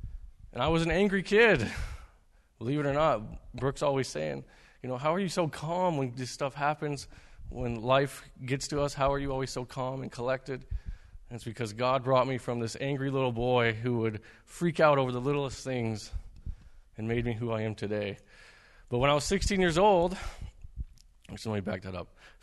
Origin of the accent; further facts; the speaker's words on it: Spokane, Washington, United States; I grew up here in Spokane.